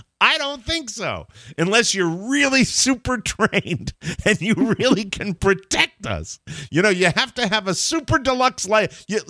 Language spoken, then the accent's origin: English; Ireland; I'm Irish, and when I fight with somebody, I want to fix it, and I want to fix the world's problems.